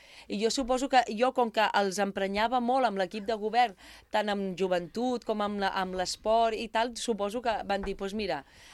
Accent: Sant Sadurní d'Anoia, Catalonia, Spain; also born or lived in Martorell; jo anava a l'escola a Sant Sadurní de ben petita, o sigui, jo em sento més de Sant Sadurní que de Martorell. Jo vaig néixer a Martorell, però sempre he anat a l'escola a Sant Sadurní

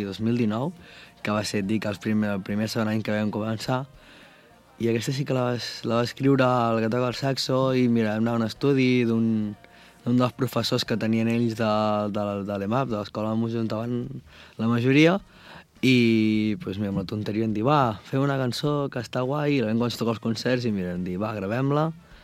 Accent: Vilafranca, Catalonia, Spain; per mi que sóc de Vilafranca és com... Uf, no pot ser millor

